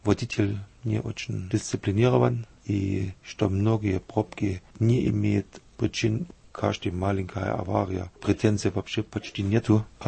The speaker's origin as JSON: {"language": "Russian", "town": "Saalfeld", "region": "Thuringia", "country": "Germany", "second_language": "Russian", "said": "Я из Восточной Германии, из Туринге, один маленький город недалеко от Веймара, Зальфельд, недалеко от Туринский лес, самый большой лес в Германии."}